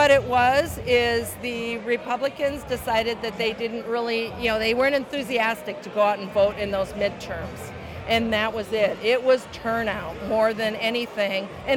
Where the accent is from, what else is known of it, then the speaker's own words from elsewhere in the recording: Okoboji, Iowa, United States; I'm from Okoboji, Northwest Iowa